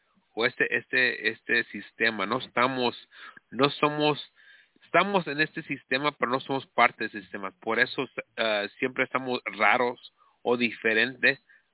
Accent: United States; born there; Yo nací aquí. ¿Eres hispano o no? Pues sí, pero yo no soy mexicano.

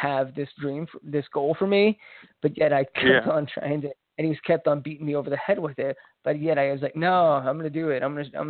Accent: Missouri, United States; You know, growing up in Missouri, you know, they a lot of them looked down on that because it wasn't, you know, it wasn't manly

